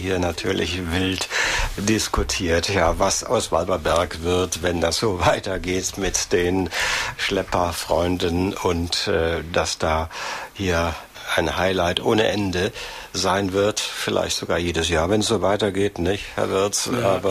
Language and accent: German; North Rhine-Westphalia, Germany; Ich bin zwar auch in der Nordeifel groß geworden, auf dem Bauernhof.